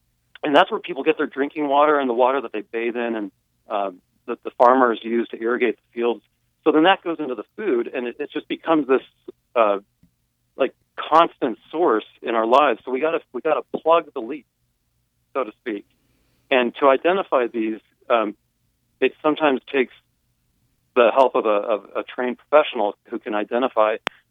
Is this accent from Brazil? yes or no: no; Denver, Colorado, United States; now in Durango, United States; And I'm in Colorado, in Durango, Colorado. I'm not from Durango, I'm from Denver.